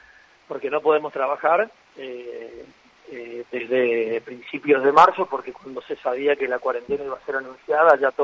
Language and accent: Spanish; Misiones, Argentina; de Misiones no soy el único de Misiones